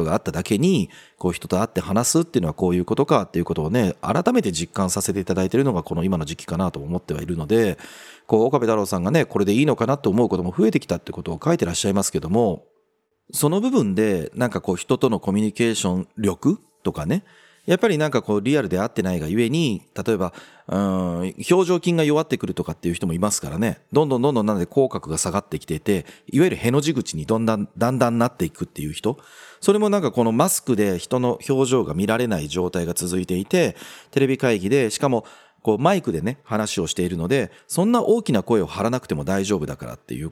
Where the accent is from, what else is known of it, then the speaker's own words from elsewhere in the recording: Kobe, Hyogo, Japan; 阪神大震災もね、もろに地元神戸にいた時にこう食らってますので